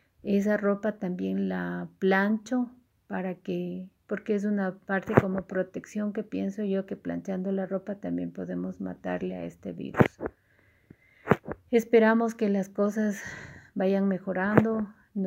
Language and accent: Spanish; Ecuador; En mi país, ahora amanecimos con un total de 7.161 contagiados